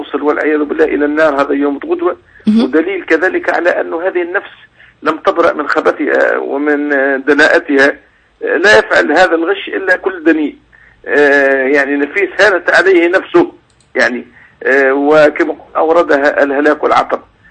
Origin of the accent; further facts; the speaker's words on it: Tunisia; فثم كثير من الأمثال حتى عندنا في تونس أمثال كثيرة جدا